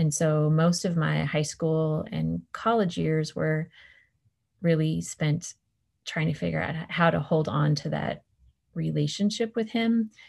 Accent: California, United States; I grew up in California. I was born in the 70s

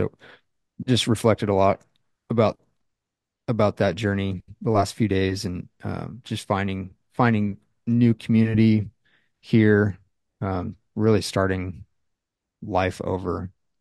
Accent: Washington, United States; We grew up in Washington State, lived there forever, had two kids there, and then we just were ready for a big change.

